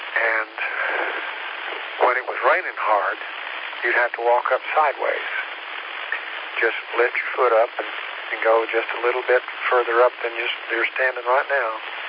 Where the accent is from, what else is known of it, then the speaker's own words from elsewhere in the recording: Tennessee, United States; I was raised in East Tennessee.